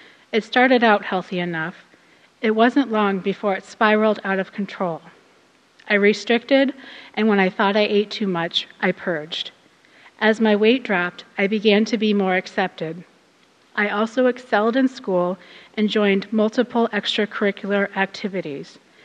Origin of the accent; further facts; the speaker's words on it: Alaska, United States; I was born and raised in Alaska in a family of four.